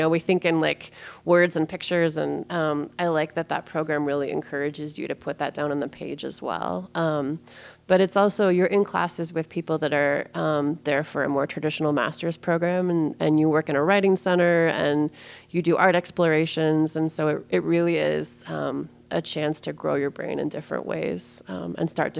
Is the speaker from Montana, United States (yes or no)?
no; Seattle, Washington, United States; And I grew up in Seattle, and so, you know, Riot Girl definitely shaped how I understood myself as a teenager